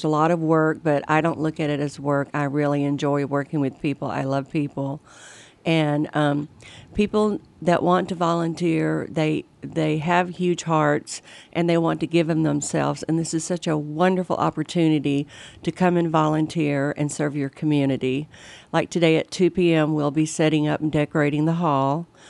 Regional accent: Florida, United States; I'm from Florida originally.

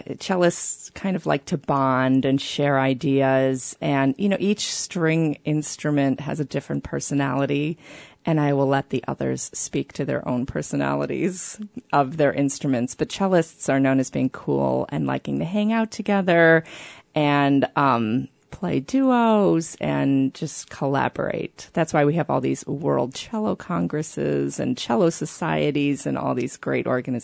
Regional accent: Chicago, Illinois, United States; No, I grew up in Chicago in the suburbs.

